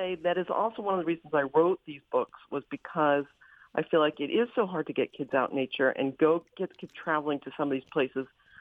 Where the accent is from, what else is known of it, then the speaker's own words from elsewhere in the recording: Sudbury, Massachusetts, United States; as a kid, I grew up outside of Boston in this place where there were a lot of woods and streams